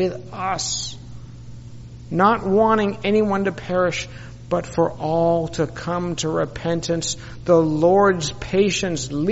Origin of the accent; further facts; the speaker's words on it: Chatsworth, California, United States; And there was a place in a city called Chatsworth, where my beautiful Julie and I grew up in the San Fernando Valley.